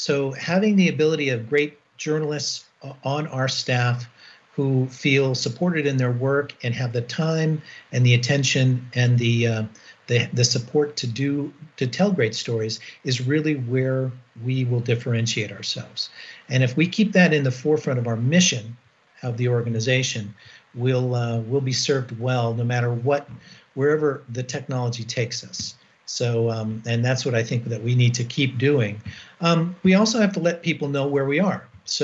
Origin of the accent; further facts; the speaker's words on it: Batavia, Illinois, United States; also born or lived in New York / Wisconsin; I grew up on the East Coast, and then I was born in New York State, right outside New York City. And as I said, we moved to Milwaukee, and then I finished up my high school days right outside Chicago in Batavia, Illinois, right near Aurora, Illinois